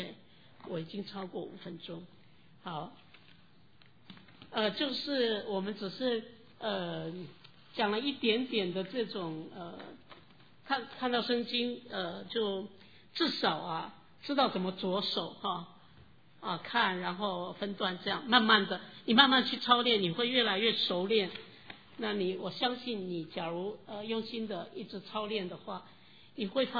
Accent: China; 无论人种啊，还有我们就是我们中国人， 我们 也都个性啊什么气质、啊、也都不一样

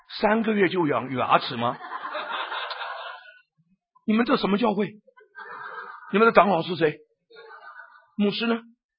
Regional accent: Guangdong, China; 我们广东人是狗怕我们的

